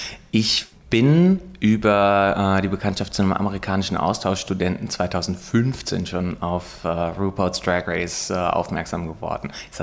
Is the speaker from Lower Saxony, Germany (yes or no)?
yes; Lüneburg, Lower Saxony, Germany; mit einem starken Theorieschwerpunkt Kulturwissenschaften in meiner Heimatstadt Lüneburg zu studieren